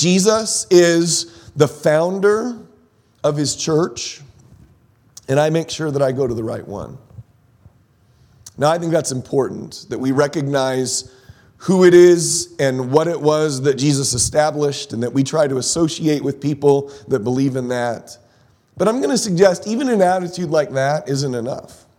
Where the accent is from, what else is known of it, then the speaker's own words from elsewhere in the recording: San Diego, California, United States; if I go back to my earliest years, growing up in San Diego, California, it was rare for me to find kids that I went to school with that were believers